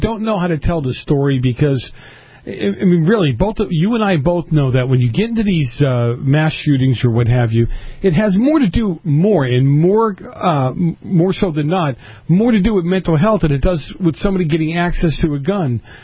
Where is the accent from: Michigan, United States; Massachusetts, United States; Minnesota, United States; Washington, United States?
Massachusetts, United States; Boston; I grew up in Boston in the 70s when the mafia was really strong there.